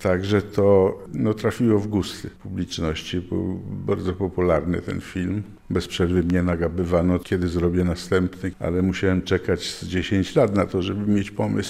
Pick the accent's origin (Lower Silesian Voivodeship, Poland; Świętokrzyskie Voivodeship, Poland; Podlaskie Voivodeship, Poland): Podlaskie Voivodeship, Poland; Królowy Most; Jej ojciec urodził się w mojej wiosce, która się nazywa Królowy Most.